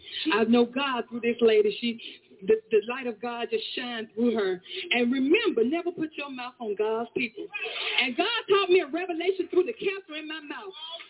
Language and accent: English; Atlanta, Georgia, United States; I'm from Atlanta, Georgia, and I am the woman at the well.